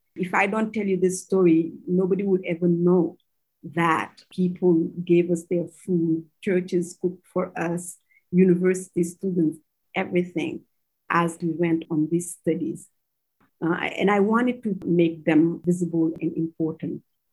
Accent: Mali; the year before was my first trip to the US, 1996. We came from Mali

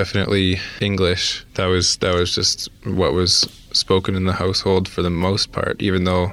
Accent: Prince Rupert, British Columbia, Canada; born there; I was born in Prince Rupert. My dad's side is Tsimshian. My mom's side is Cree Métis from Selkirk, Manitoba.

